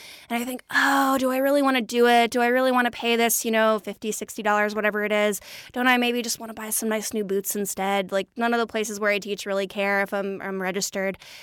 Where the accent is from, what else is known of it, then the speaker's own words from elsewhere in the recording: Michigan, United States; Yeah, I'm from Michigan. Did you know that?